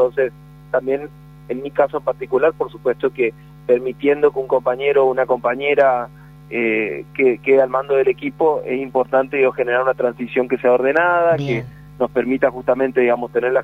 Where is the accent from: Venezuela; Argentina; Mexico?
Argentina; como peronista, pero fundamentalmente como argentino